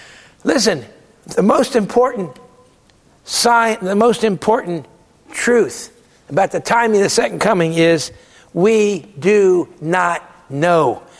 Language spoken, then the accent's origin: English; Pennsauken, New Jersey, United States; As a brand new Christian growing up in Pensauca, New Jersey, a 21-year-old, I listened to family radio